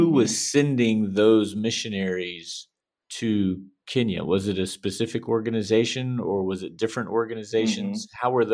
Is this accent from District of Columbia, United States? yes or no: no; North Carolina, United States; moved away as an adult; now in Costa Rica; I am in Costa Rica. I'm from North Carolina originally in the United States, and I've been serving the Methodist Church of Costa Rica since 2003.